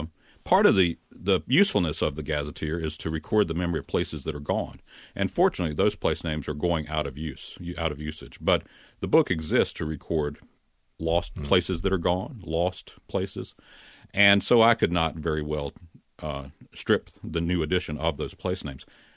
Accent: North Carolina, United States; I'm from Henderson County. And in fact, I will proudly say that I come from near the confluence of Tumblebug and Big Hungry Creeks.

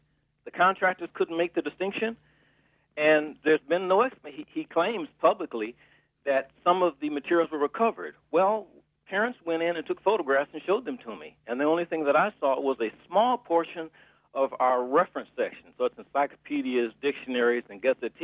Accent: Highland Park, Michigan, United States; I was born in Detroit and raised in Highland Park, which means that I tend to be cynical about what appointed or political officials tell me.

